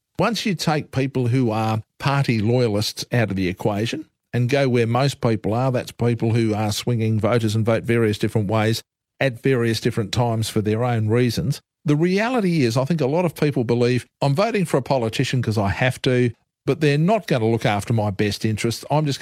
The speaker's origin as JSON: {"language": "English", "country": "Australia", "said": "how happy are you as an Australian?"}